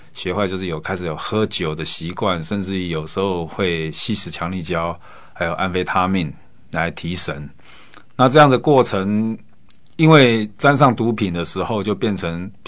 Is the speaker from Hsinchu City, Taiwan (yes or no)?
yes; Hsinchu, Hsinchu City, Taiwan; born there; 我是在新竹出生的